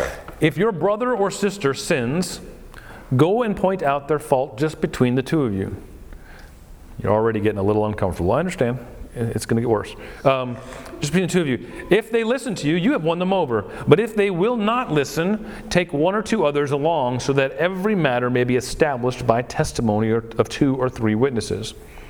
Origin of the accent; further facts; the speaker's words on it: Florida, United States; Now I grew up in South Florida, so that was more of a Baptist thing.